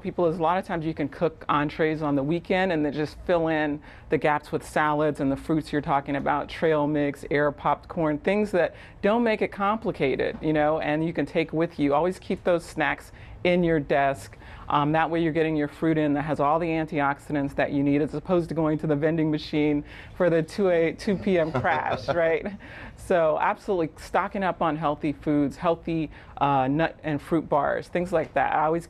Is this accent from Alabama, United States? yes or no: yes; Alabama, United States; Look, I grew up in Alabama, so I know what good food tastes like.